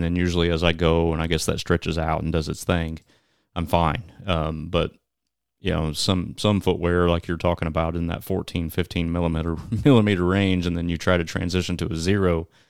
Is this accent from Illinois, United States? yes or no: yes; Illinois, United States; So here, I'm from Southern Illinois, and here in Southern Illinois, we have the River to River Relay.